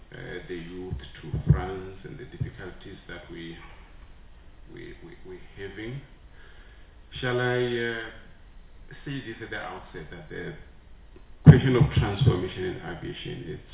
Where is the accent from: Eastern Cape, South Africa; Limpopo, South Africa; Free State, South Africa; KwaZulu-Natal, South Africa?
Limpopo, South Africa; I come from Limpopo. Drones in the form of brooms are very common.